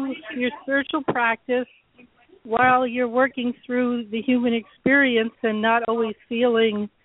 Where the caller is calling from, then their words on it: California, United States; I'm calling from the Bay Area, and I'm a regular love streamer.